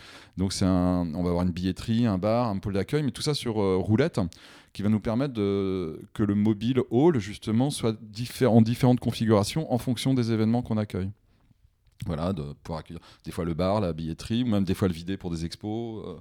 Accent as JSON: {"language": "French", "town": "Rennes", "region": "Brittany", "country": "France", "said": "Je suis originaire de Rennes."}